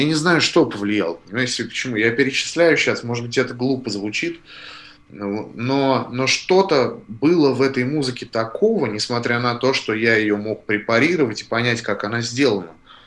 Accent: Nizhny Novgorod, Nizhny Novgorod Oblast, Russia; Да, я из Нижнего Новгорода.

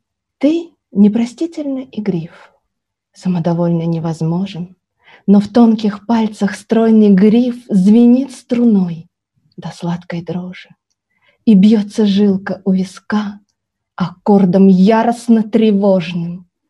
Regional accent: Odesa, Odesa Oblast, Ukraine; Я просто родилась в Одессе и навсегда осталась там.

